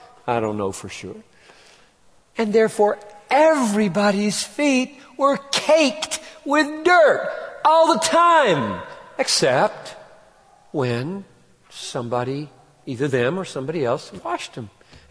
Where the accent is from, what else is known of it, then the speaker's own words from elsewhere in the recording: United States; can stop feeling a sense of entitlement, first as a human, second as an American, third as a husband